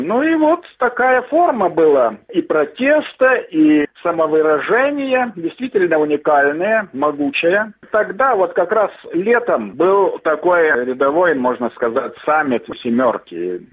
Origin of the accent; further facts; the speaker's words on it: Lithuania; Я рядовой литовец, если так можно сказать.